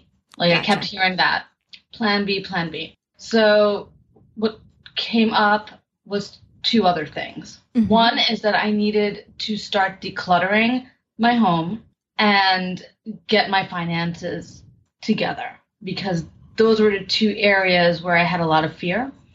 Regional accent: New York City, New York, United States; Well, I am from New York City, born and raised, and I am an artist, specifically in the world of theater.

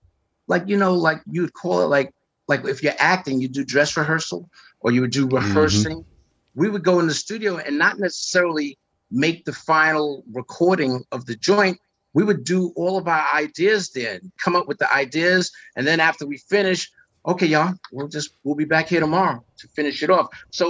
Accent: Brooklyn, New York, United States; we had the soul of hip hop anyway, growing up in Brooklyn and performing it in Harlem and in the Bronx.

